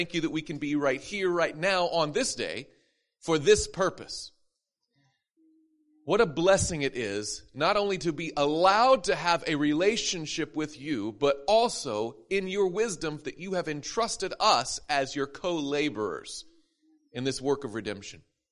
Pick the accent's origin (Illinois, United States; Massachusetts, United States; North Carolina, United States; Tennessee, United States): Tennessee, United States; Madison; She's from my hometown of Madison, Tennessee. And when I grew up in the Seventh Adventist Church.